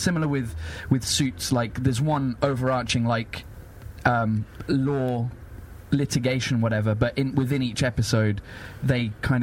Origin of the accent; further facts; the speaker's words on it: England, United Kingdom; I'm too English for this